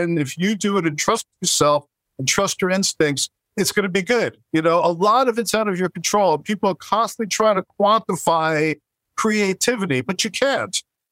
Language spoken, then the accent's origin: English; Brooklyn, New York, United States; I basically grew up with people yelling and screaming at each other